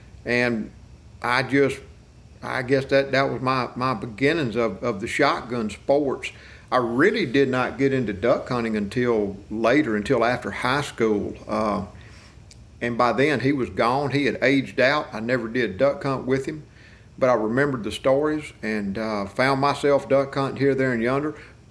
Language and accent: English; Mississippi, United States; Well, I grew up in Mississippi, in the Mississippi Delta, with a grandfather that was a duck hunter.